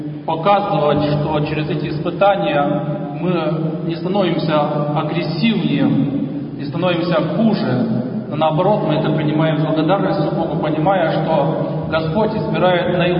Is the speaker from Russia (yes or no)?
no; Zakarpattia Oblast, Ukraine; born there; я родился в Карпатской Руси, в той стране, той части Карпатской Руси